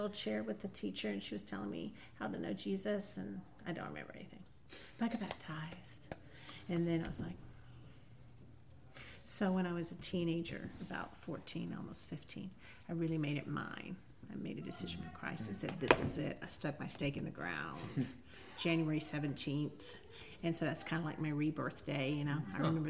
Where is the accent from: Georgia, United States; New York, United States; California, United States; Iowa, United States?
Georgia, United States; Albany; also born or lived in Savannah; I was born in Savannah, Georgia, which is a very historical town on the coast. And then we moved to Albany, Georgia, which is kind of south central. And I lived there, went to high school there